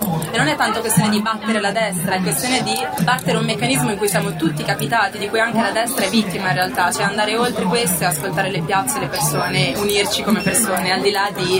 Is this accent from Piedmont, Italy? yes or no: no; Bologna, Emilia-Romagna, Italy; now in Milan, Italy; Io vengo da Bologna, in realtà vivo a Milano